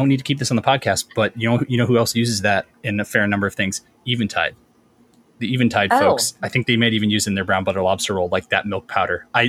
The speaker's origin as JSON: {"language": "English", "region": "Connecticut", "country": "United States", "said": "We're both from Connecticut."}